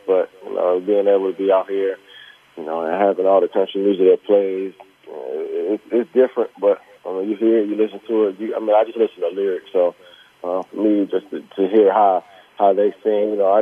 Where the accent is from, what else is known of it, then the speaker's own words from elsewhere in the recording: Illinois, United States; also born or lived in California; Being that growing up in Illinois, I used to drink sweet tea all the time. So I moved to California